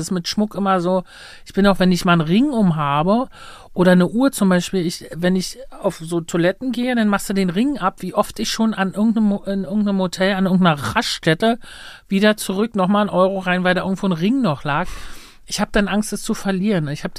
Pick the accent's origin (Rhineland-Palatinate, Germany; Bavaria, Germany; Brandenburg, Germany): Brandenburg, Germany; Luckenwalde; Es gab bei uns in Luckenwalde 2, die haben dort gewohnt.